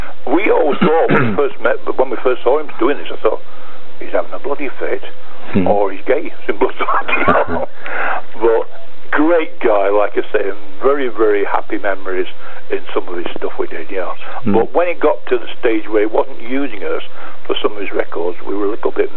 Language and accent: English; Halifax, Yorkshire and the Humber, United Kingdom; also born or lived in Liverpool; Halifax, which I then live in, because my mum was, raised around that area. I'm actually a Scouser by birth, not a Yorkshire lad, but I went to live in Yorkshire when I was 12.